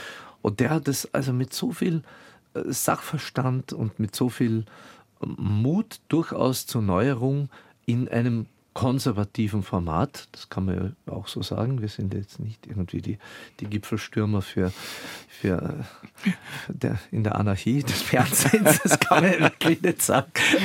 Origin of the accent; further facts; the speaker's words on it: Klagenfurt, Carinthia, Austria; das Klagenfurter Stadttheater, das ich ja gut kannte, also meine Heimatstadt